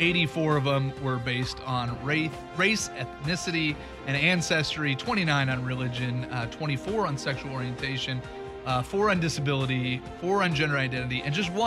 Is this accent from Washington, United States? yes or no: yes; Vancouver, Washington, United States; All the complaints we had growing up in Vancouver, that Portland drivers were the worst